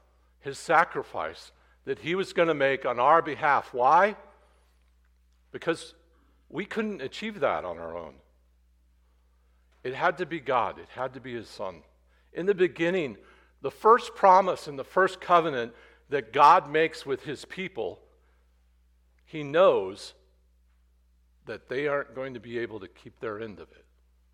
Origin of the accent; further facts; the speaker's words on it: Oregon, Illinois, United States; I grew up in Oregon, Illinois, a town that was about this size, maybe a little bigger at the time.